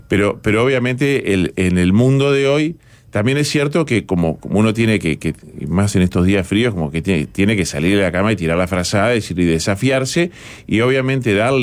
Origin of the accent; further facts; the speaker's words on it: Uruguay; yo soy como buen uruguayo